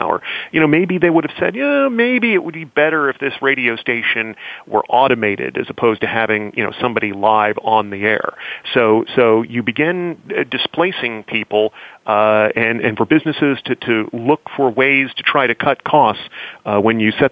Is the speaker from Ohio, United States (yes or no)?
yes; Findlay, Ohio, United States; working at a commercial radio station in my hometown of Findlay, Ohio